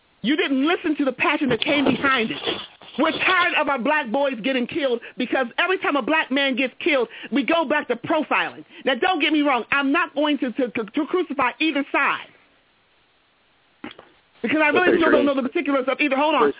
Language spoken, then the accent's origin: English; Hubbard, Ohio, United States; I'm from Hubbard, Ohio. I'm going to call them out. And all they wanted to do was buy a house inside the city in which we were raised. My family has been there 80 years.